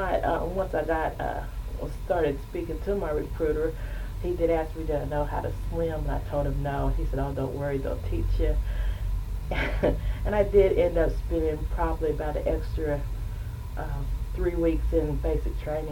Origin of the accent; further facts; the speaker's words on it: Stamford, Kentucky, United States; also born or lived in Danville; I was born in Danville, Kentucky, 1959. My residence was Stamford, Kentucky.